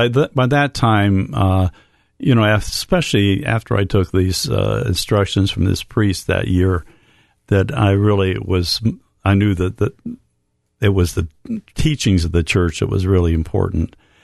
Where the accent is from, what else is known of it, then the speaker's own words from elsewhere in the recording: Ohio, United States; that's my hometown is in Toledo Diocese. Now, it's only about an hour from my home where we lived in Columbus at the time, but it was Toledo Diocese.